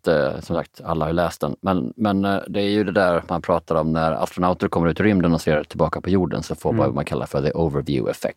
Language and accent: Swedish; Sweden; Hello, jag är från Sweden.